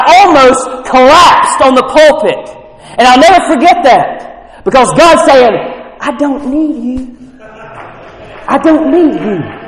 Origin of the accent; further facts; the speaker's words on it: North Carolina, United States; born there; I don't care where I came from. I don't know if it was Europe. I have no idea. All I know is I was born in North Carolina.